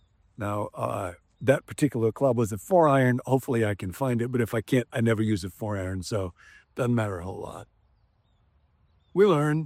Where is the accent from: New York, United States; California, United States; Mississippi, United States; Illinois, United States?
Illinois, United States; Rockford; a guy named Frank from my hometown, Rockford, Illinois, Frank Beach. I grew up at Temple Baptist Church.